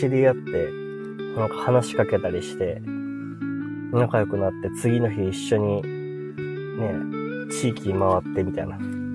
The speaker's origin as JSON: {"language": "Japanese", "region": "Miyagi", "country": "Japan", "also_born_or_lived": "Akita", "said": "あ、僕は宮城ですよ。宮城出身で宮城に今もいます。"}